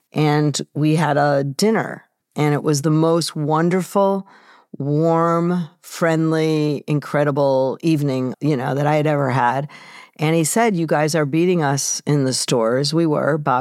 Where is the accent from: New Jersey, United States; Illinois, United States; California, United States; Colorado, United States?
Illinois, United States; Chicago; I'd never heard of her or the show, but I'm from Chicago. So I flew in to see my family and be on the show.